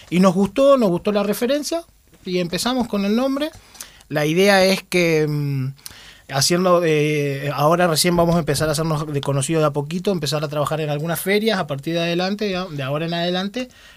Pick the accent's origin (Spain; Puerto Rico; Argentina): Argentina; Paraná, Entre Ríos; Yo soy de acá, de Paraná. Tengo 29 años